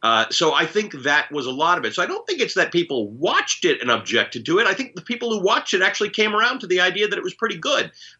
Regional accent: Canada; also born or lived in Kenya; I'm a Kenyan-born Muslim who grew up in Canada

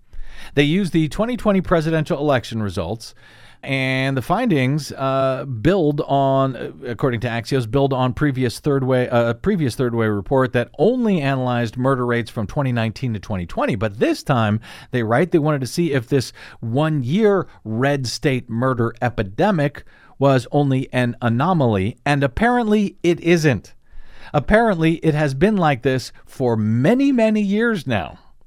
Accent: Missouri, United States; Well, if you want to call my my home state of Missouri the Old South, I mean, we did split, you know, 50-50.

